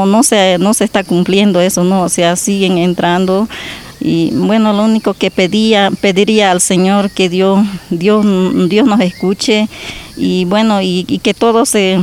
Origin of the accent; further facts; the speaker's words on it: Bolivia; Yo soy del Tipni, del Parque Isidoro Sécure, de la comunidad Santísima Trinidad.